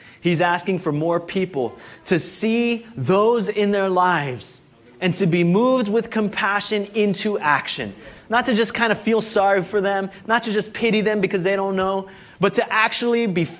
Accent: Hawaii, United States; But, you know, growing up in Hawaii, I really didn't know what sheep were like.

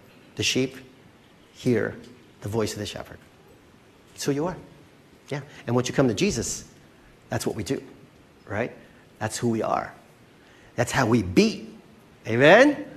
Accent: Philippines; Why? Because I'm Filipino.

